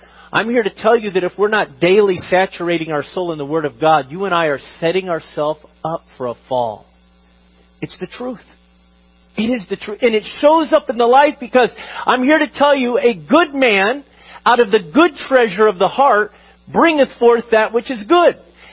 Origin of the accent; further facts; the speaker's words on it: United States; Listen, I'm as American as you are, and I know one trait of our country